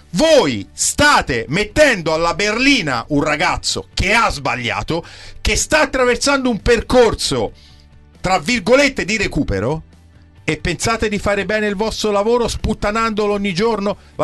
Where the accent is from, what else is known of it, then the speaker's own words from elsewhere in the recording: Livorno, Tuscany, Italy; lo dico da livornese, no?